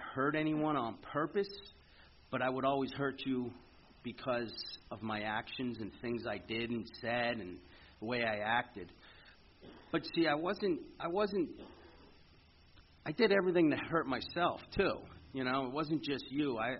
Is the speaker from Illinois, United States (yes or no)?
no; Pennsylvania, United States; I grew up up in the Lehigh Valley, not far from here.